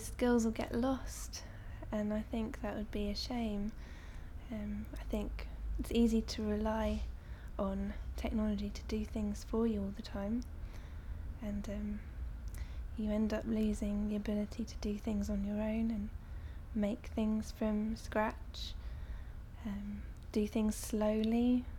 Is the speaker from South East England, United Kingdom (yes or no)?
yes; Brighton, South East England, United Kingdom; I'm 25 years old, and I'm from Brighton.